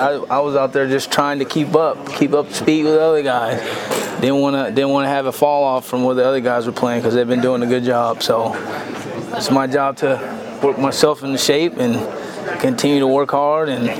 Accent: Anaheim, California, United States; I saw Anaheim play in 2003. It's my hometown, so.

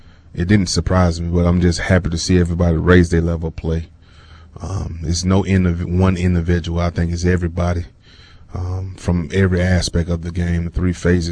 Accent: Florida, United States; I mean, even growing up in Florida, cold, I always loved being cold.

